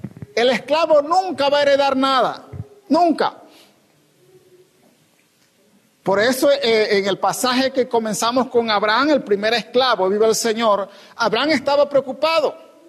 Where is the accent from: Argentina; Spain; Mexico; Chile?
Mexico; en mi país, en los años de la libertad española, cuando llegaron los caciques, los hacendados en México